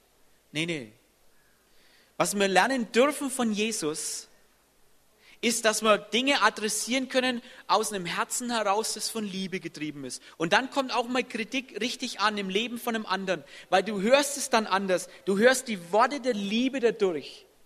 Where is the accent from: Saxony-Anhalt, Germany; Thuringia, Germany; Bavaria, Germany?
Bavaria, Germany; Bin ein Franke, so ist es halt, okay?